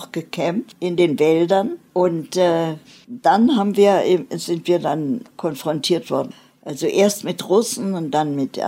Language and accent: German; Germany; ich bin Deutsche, ich bin deutschsprachig und ich kenne mich aus in Deutschland nur.